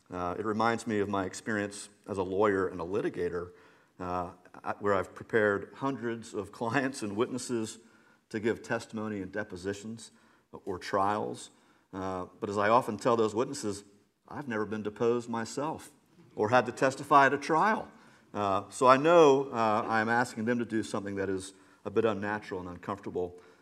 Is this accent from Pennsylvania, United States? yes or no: no; Charleston, South Carolina, United States; born there; I was born in Charleston in 1976, January of 1976.